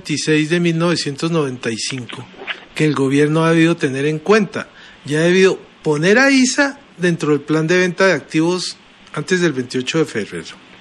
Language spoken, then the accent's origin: Spanish; Colombia; yo también soy ciudadano colombiano